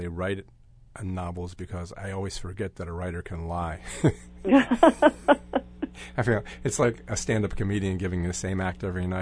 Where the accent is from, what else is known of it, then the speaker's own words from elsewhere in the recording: Mount Airy, Pennsylvania, United States; also born or lived in Jenkintown / Elkins Park; I grew up in Mount Airy. I moved to Jenkintown in Elkins Park in 1963, had my tonsils taken out at Abington Hospital.